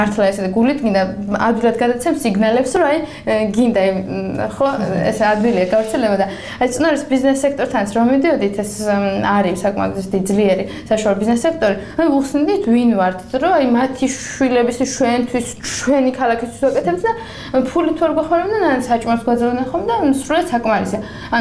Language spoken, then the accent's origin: Georgian; Tsnori, Kakheti, Georgia; მოკლედ 91 წელს დავიბადე და გავიზარდე პრინციპში ძირთადად წნორში. ეს არის დიაშერი ქალაქის სტატუსის მატარებელი ჩვენი დასახლება, მაგრამ არაფერი არ გამორჩა შუალობრივ სოფლისგან. იქ დავიბადე, იქ ცხოვრობდით და მთელი ჩემი ბავშვობა იყო